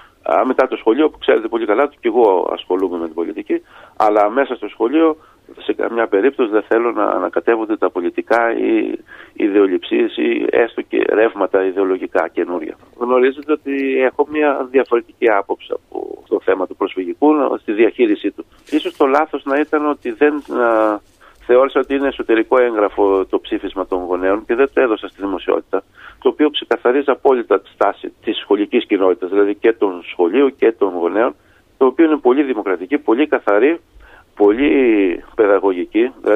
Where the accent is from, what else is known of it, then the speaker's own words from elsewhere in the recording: Greece; Είναι, δηλαδή, θεωρώ τιμή μου που είμαι Έλληνας. Δεν είμαι ένας λαός καινούριος, 3.000 χρόνια ιστορία